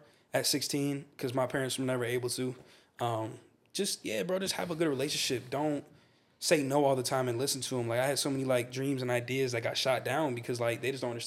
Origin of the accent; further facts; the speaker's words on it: Leander, Texas, United States; Leander, 78641.